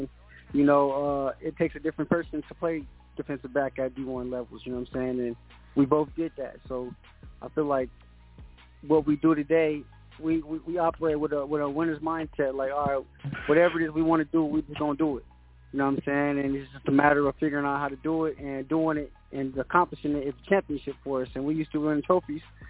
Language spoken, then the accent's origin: English; California, United States; You know, me, I'm from Cali